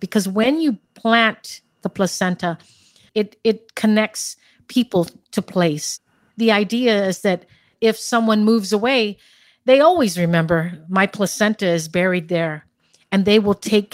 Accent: Guam; Born and raised in Guam, in the Marianas. For Chamorros.

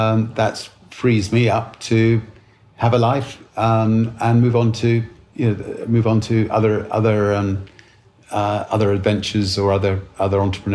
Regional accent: United Kingdom; Being British, order some tea.

